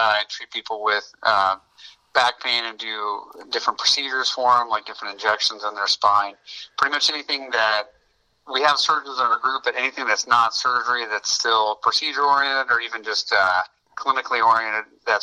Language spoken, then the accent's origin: English; Lima, Ohio, United States; born there; I was born in Lima, Ohio.